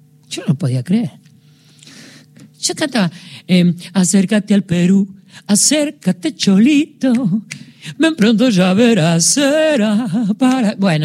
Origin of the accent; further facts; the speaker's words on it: Buenos Aires, Argentina; born there; nací en Barracas